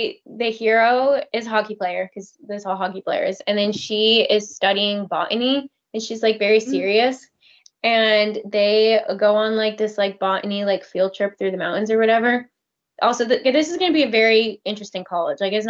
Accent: United States; But I was like, I want to do something American because I'm American.

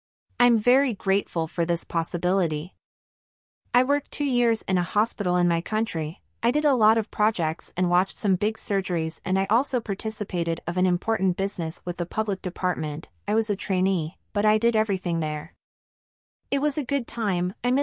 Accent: Brazil; English is a second language; now in United States; I'm from Brazil, but I'm living in USA now. I moved to study and work.

